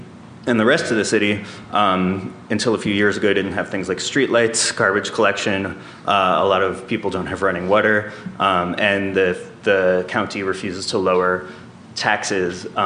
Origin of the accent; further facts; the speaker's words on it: New York City, New York, United States; Where I grew up in the West Village in New York